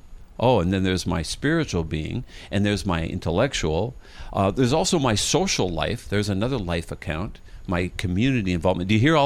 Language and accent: English; Minneapolis, Minnesota, United States; I grew up in Minneapolis, Minnesota, fell in love with water skiing at age 21